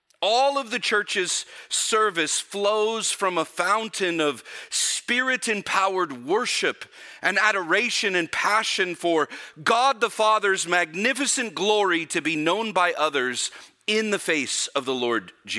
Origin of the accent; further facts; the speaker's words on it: California, United States; You all know, as a Californian